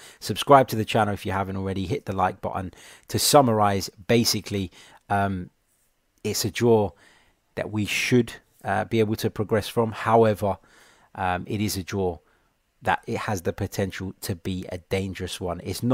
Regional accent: London, United Kingdom; My family are from Cyprus, my friend, but I am from London myself, born, raised in London.

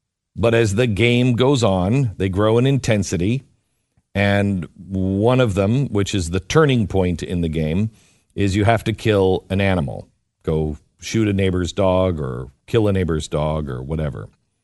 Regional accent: Texas, United States; It says here, and we're from Texas, and I've not heard this.

